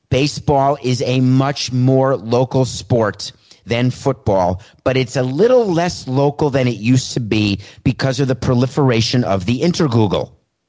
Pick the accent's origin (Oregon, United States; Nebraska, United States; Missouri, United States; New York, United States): New York, United States; I grew up in New York.